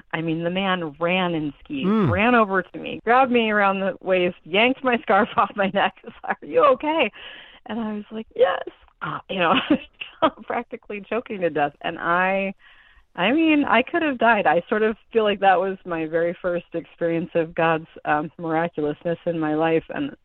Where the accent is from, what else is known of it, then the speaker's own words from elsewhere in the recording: Midland, Michigan, United States; I'm from Midland, Michigan, originally, and I'm the oldest of two kids living, one in heaven.